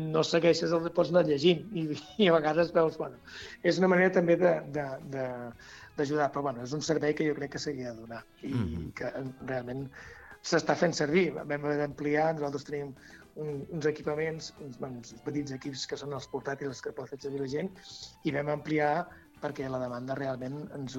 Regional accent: El Vendrell, Catalonia, Spain; ja que som gent del Vendrell, que vinguin aquí a fer aquesta proposta aquí

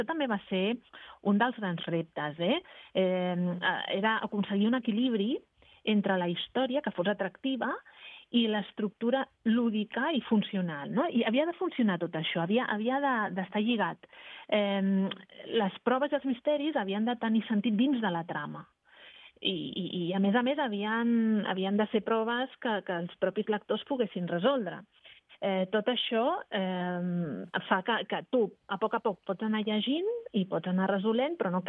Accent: Catalonia, Spain; Sí, jo sóc del Maresme

